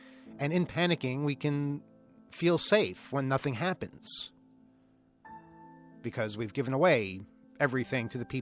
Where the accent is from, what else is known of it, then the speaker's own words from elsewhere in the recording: New York, United States; there was a station that I grew up with out on Eastern Long Island